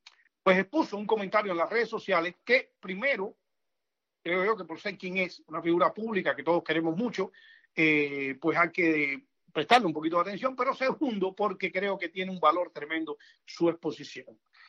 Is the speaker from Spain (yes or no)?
no; Cuba; moved away; nosotros somos los cubanos que estamos viviendo del lado acá, somos una de las víctimas más directas. Nos obligaron a salir primero de Cuba